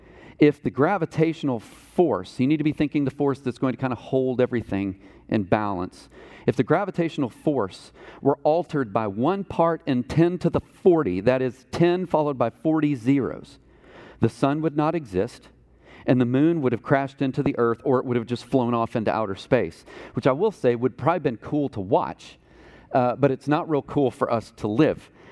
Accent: Texas, United States; And I'm like, we're from Texas.

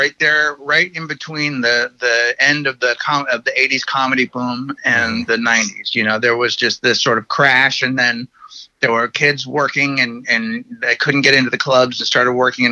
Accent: San Francisco, California, United States; I grew up around in San Francisco, so I knew Robin Williams and all those people when I was a kid, and there was a healthy comedy scene in San Francisco always.

